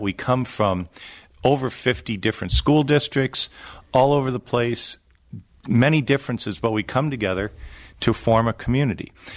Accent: Wisconsin, United States; And I grew up in Wisconsin

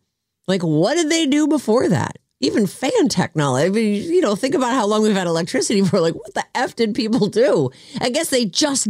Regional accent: East Coast, United States; like I grew up on the East Coast. There's no relief from that.

